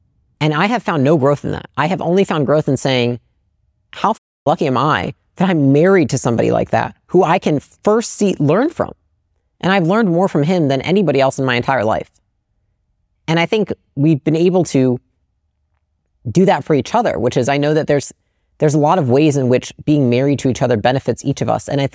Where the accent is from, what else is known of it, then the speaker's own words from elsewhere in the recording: Portage, United States; And I felt like growing up in Portage, like it's not a bad town or anything